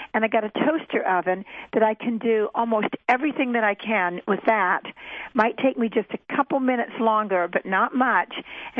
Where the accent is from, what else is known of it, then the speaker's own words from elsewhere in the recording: Canada; born there; My mother and father were divorced. I was born in Canada. My mother had moved to Canada when she was a young girl